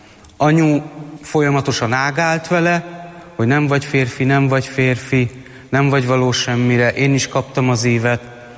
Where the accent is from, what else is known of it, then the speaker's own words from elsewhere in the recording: Budapest, Hungary; Én Kőbányán nőttem fel, a Pongrácz telepen. Egy ötgyermekes cigány családnak a legidősebb tagja vagyok. A mi családunk bűnöző család volt, éjszakaiak.